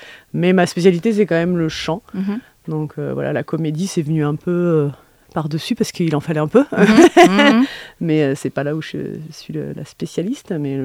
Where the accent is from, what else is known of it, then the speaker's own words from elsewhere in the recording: Chartres, Centre-Val de Loire, France; Je viens de Chartres, une petite ville au sud-ouest de Paris, 80 km.